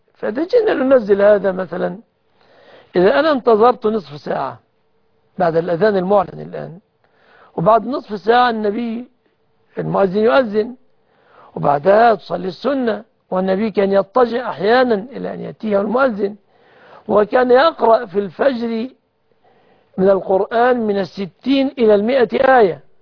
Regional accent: Egypt

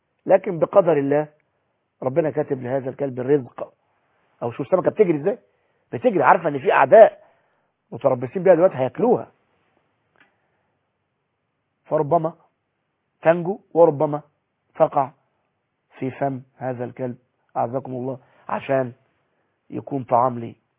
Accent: Egypt; عكس هنا في جنينة الحيوانات عندنا في مصر احنا بنتفرج على الحيوانات وهي في القفص

